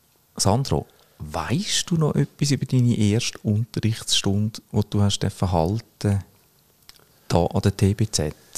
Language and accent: German; Zurich, Switzerland; ich als Zürcher wohne in der Ostschweiz.